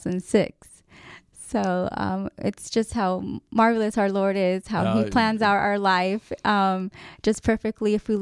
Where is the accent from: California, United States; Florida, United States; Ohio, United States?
California, United States; Marysville; That is right. I grew up there, and then I studied at Sac State